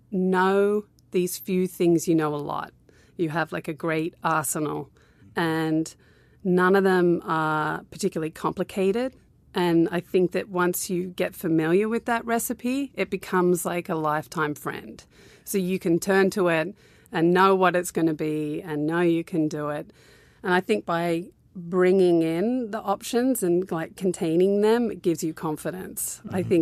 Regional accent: Sydney, New South Wales, Australia; also born or lived in Newcastle / Canberra / Western Australia; I kind of grew up all around Australia. I was born in Newcastle, which is like 2 hours north of Sydney. And then we moved to Canberra. And then we went to the West Coast for 4 years. Yeah. And then back to Sydney.

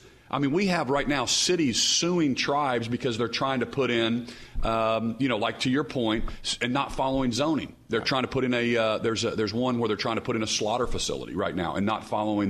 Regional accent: Oklahoma, United States; I'm an Indian here. I'm a member of the Cherokee Nation.

